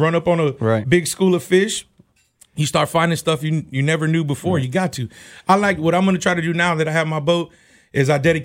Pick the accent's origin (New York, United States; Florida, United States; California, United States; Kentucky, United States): Florida, United States; Tampa; Well, basically, I'm a Tampa fanatic, born and raised in Tampa.